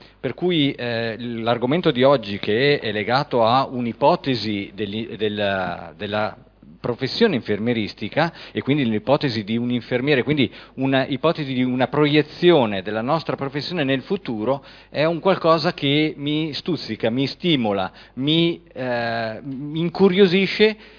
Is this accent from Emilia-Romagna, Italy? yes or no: no; Varese, Lombardy, Italy; vengo da Varese ma lavoro a Milano